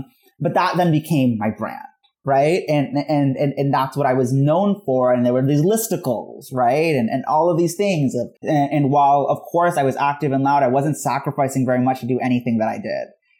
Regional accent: United States; I'm American Muslim, I'm a political progressive, I'm a person of color

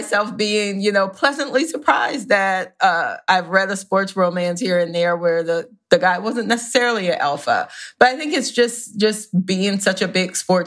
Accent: the South, United States; Well, I am from the South, where it is a religion. But I am from a football family.

